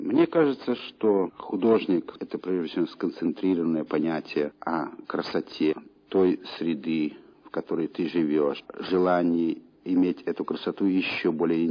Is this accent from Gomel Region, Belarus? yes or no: no; Vitebsk, Vitebsk Region, Belarus; also born or lived in Minsk Region; Я вырос в Витебске, но лучшие годы, годы моего сознания, годы моей учебы, это было связано с Минщиной.